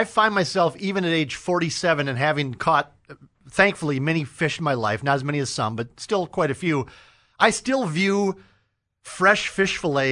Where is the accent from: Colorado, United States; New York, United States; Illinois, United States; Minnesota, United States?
Minnesota, United States; Carlos; I'm a rube from Carlos, Minnesota